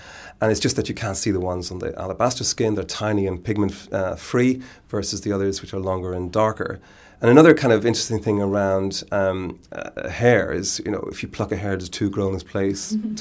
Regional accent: Ireland; at that time, being Irish, wasn't able to access a funding supply that was only available for British students.

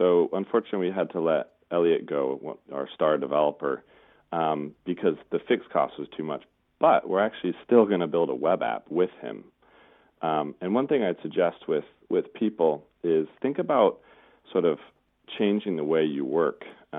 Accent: United States; moved away as an adult; now in United Kingdom; I'm American, but I've been living here for 8 years.

